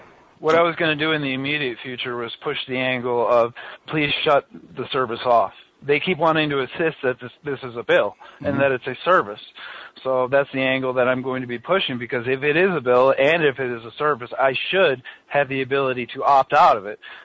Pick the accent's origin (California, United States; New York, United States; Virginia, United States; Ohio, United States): New York, United States; now in Arizona, United States; I'm from New York, which is kind of the mecca of corruption. I might live in Arizona now